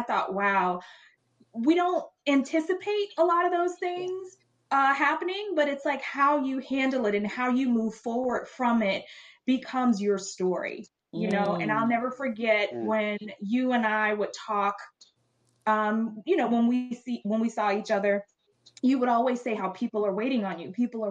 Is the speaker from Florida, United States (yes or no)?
yes; Florida, United States; moved away as an adult; now in California, United States; I'm originally from Florida, as KJ shared. We moved out here to California. Well, we actually came out here in 2012 over the summer.